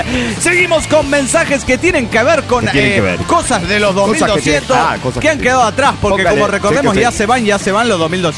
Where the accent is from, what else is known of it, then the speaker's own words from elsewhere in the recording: Mexico; also born or lived in France; Pues eso es para comunicarles mi cambio de residencia de Francia a México. Me reporto desde mi tierra natal.